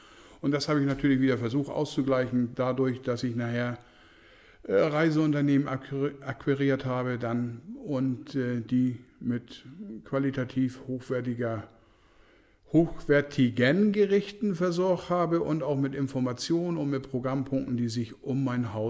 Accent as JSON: {"language": "German", "region": "Schleswig-Holstein", "country": "Germany", "said": "Und ich komme aus dem Bereich Nordfriesland und war früher als Gastronom in Dithmarschen tätig"}